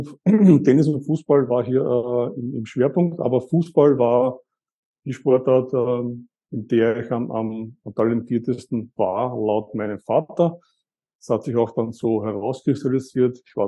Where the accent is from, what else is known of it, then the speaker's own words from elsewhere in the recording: Eastern Austria, Austria; Ich komme aus Österreich, aus Ostösterreich. Ich bin in Ostösterreich aufgewachsen.